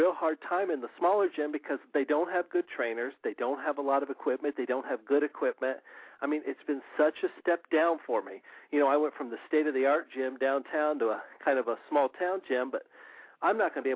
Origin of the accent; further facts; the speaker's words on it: Indianapolis, Indiana, United States; I'm from the United States. I don't know why I came up international. I'm from Indiana.